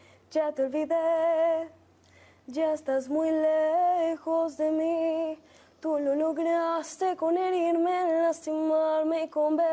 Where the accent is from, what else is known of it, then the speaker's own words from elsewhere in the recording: La Vega, Cundinamarca, Colombia; also born or lived in Bogotá; Yo nací en Bogotá y literalmente me crié gran parte de mi vida hasta hoy acá en La Vega.